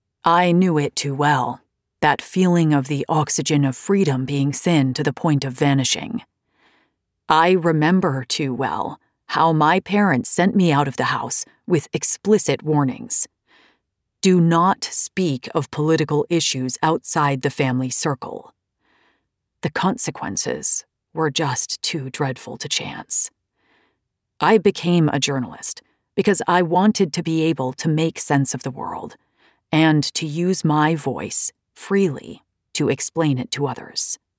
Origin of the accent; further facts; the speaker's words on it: Syria; also born or lived in Egypt / Turkey; I was born in Egypt in the late 1970s, daughter of a French father and an Egyptian mother. I grew up in Syria and Turkey